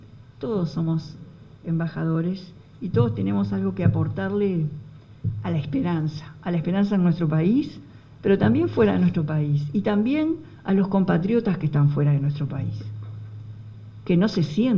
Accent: Uruguay; es de las cosas obvias que tenemos cuando somos uruguayos

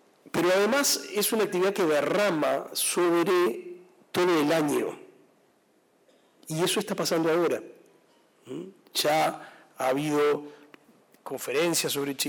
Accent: Uruguay; Y eso no va en desmedro de nuestra identidad como uruguayos ni en desmedro de nuestra integridad territorial.

